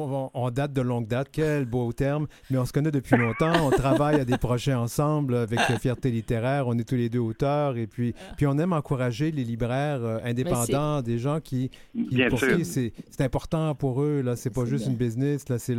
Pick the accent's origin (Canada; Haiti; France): Canada; Quebec City, Quebec; Puis c'est magnifique, ça, Québec. C'est... c'est ma ville natale.